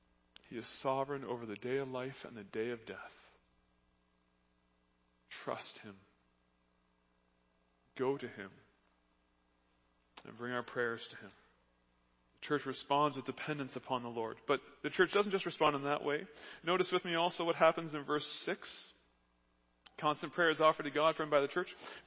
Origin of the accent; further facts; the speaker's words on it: Canada; I'm Canadian. Guns aren't wrong, but I'm Canadian.